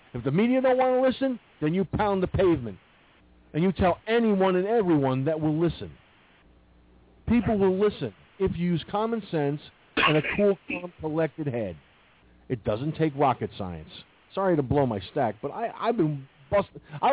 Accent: United States; I'm truly an American. I was born in this

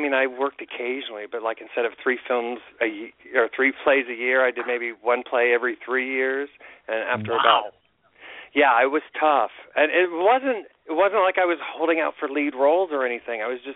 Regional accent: Indiana, United States; when I grew up in Indiana, I felt like a lot of my creativity sprung from the fact that I was felt stifled and bored and suffocated.

